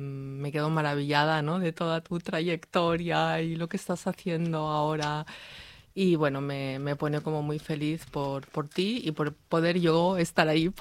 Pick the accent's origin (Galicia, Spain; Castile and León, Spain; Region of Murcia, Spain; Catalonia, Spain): Catalonia, Spain; Barcelona; born there; now in Molins de Rey, Spain; En Barcelona.